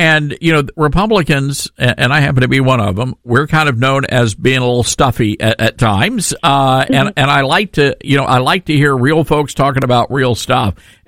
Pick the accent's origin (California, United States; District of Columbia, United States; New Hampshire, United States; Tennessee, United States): Tennessee, United States; I'm originally from Tennessee